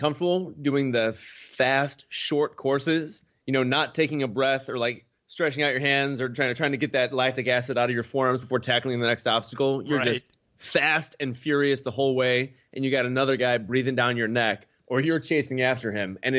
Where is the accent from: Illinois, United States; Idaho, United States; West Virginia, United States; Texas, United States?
Illinois, United States; Chicago; I'm from Chicago. We're from Chicago.